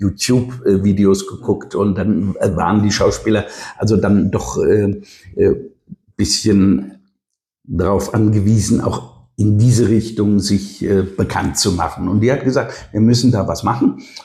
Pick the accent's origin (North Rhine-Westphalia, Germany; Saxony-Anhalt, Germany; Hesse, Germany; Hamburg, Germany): Hesse, Germany; Darmstadt; weil meine mütterlicherseits alles aus Bessungen stammt. Meine Großmutter kommt aus Bessungen. Ich habe also die Hälfte meiner Kindheit auch in Bessungen verbracht.